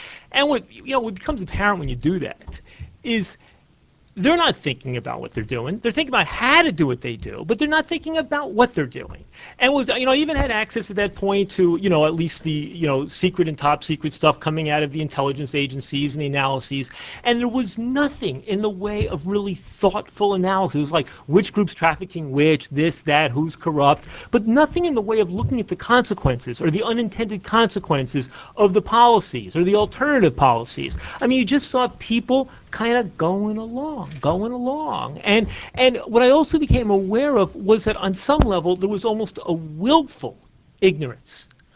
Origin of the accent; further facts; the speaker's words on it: New York, United States; I'm from New York, and I talk fast anyway.